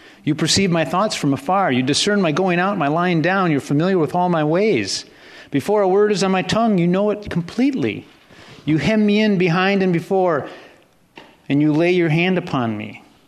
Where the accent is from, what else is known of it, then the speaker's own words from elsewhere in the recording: Rockford, Illinois, United States; born there; I was born in Rockford, Illinois. I had no choice in the matter.